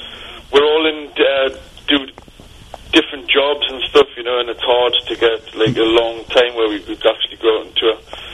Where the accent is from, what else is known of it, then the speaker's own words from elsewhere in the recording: Newcastle, North East England, United Kingdom; There was a lot of bands, you know, especially from where we come from Newcastle.